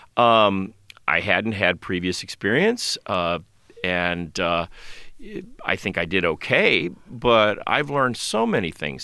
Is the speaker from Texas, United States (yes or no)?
yes; Lake Jackson, Texas, United States; Well, I grew up in Lake Jackson. You know where Lake Jackson